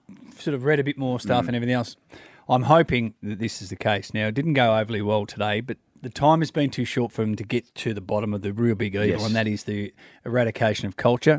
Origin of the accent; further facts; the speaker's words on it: Australia; So therefore, we know as an Australian public that they are going to go about it the right way